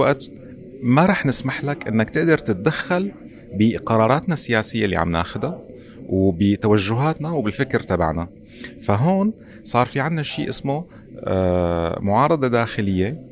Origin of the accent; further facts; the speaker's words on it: Syria; هلا نحن كسوريين الحل الوحيد اللي قدامنا حاليا